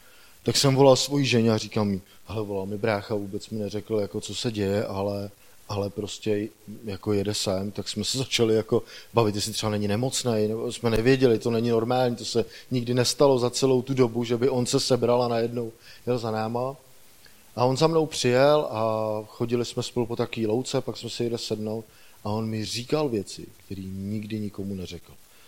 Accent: Šluknov, Ústí nad Labem Region, Czechia; já jsem ze Šluknova, to je asi 250 kilometrů

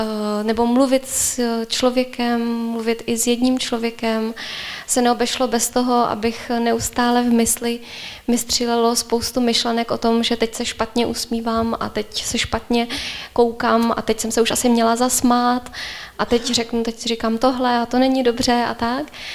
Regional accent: Františkovy Lázně, Karlovy Vary Region, Czechia; Před vlastně více než 30 lety jsem vyrůstala v poblíž Chebu ve Františkových Lázních.

